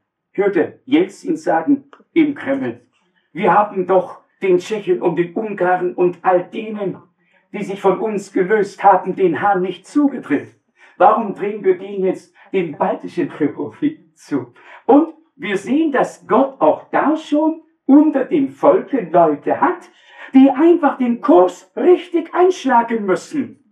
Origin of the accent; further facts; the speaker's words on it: Austria; speziell als Österreicher